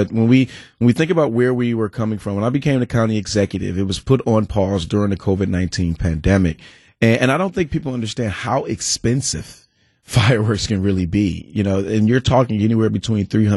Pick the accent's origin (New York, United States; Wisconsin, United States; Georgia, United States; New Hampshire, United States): Wisconsin, United States; I'm from Wisconsin.